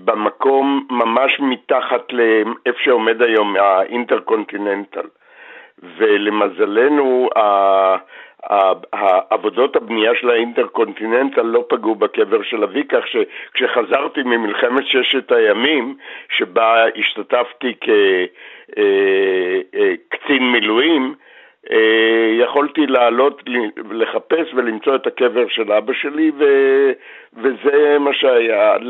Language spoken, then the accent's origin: Hebrew; Jerusalem, Jerusalem District, Israel; born there; אני נולדתי במלחמת העולם השנייה, על הר הצופים בירושלים.